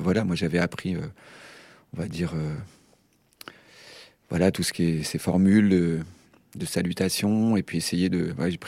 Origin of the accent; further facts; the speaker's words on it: France; en tant que Français, il faut avoir quand même beaucoup d'humilité par rapport à ça